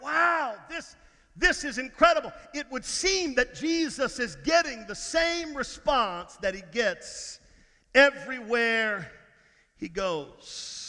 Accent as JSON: {"language": "English", "region": "Texas", "country": "United States", "lives_now": "Georgia, United States", "said": "I don't know if you know it or not, but I'm from Texas. Probably never going to let you forget that. I'm from Texas. I like going home."}